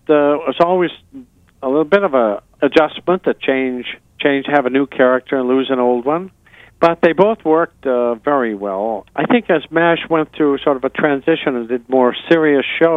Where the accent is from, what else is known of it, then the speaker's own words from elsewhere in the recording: Midwest, United States; Well, I'm a Midwesterner. I came from close to Chicago.